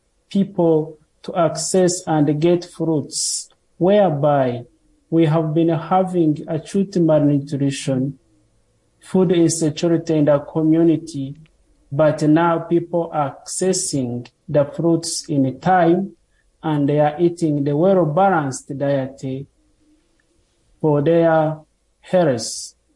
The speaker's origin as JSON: {"language": "English", "country": "Uganda", "said": "from Uganda in East Africa."}